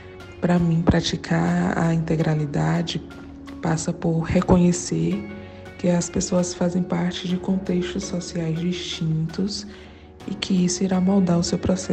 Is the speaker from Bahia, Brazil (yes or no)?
yes; Salvador, Bahia, Brazil; eu sou enfermeira, sou da cidade de Salvador, na Bahia.